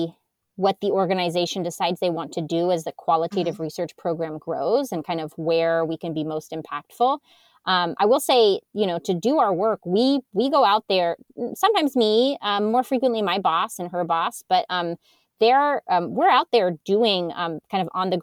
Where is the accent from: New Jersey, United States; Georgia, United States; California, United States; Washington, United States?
California, United States; also born or lived in New York / Argentina / Arizona / North Carolina; I was born in New York. I grew up in California. Then I lived in Argentina for a bit. Then I moved to New York again. Then I moved to Arizona and then North Carolina.